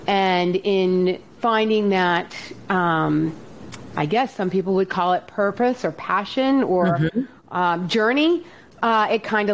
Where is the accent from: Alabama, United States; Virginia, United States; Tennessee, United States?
Virginia, United States; I am from Northern Virginia, about an hour outside of DC.